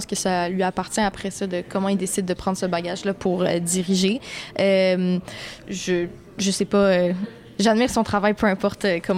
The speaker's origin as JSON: {"language": "French", "town": "Montreal", "region": "Quebec", "country": "Canada", "said": "Mais moi, je dis baleine, je viens de Montréal."}